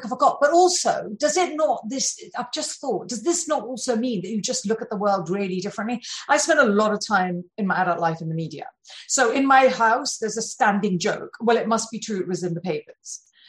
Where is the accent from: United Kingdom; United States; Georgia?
United Kingdom; But, you know, we're British, so we do say Hoffman because that's